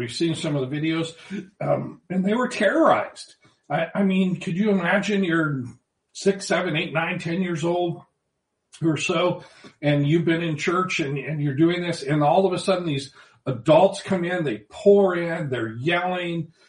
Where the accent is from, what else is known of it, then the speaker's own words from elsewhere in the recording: Mount Juliet, Tennessee, United States; it was used here in my hometown of Mount Juliet, Tennessee